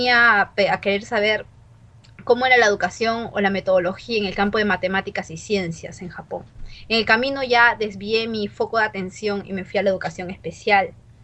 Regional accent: Peru; also born or lived in Japan; Yo me considero más peruana que japonesa.

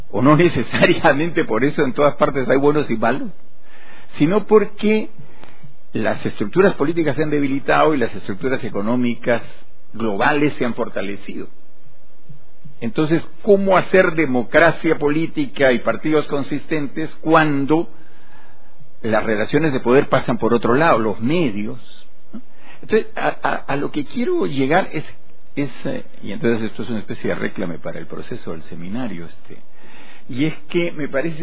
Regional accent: Peru; las tensiones políticas que vivimos todos como peruanos en este rato.

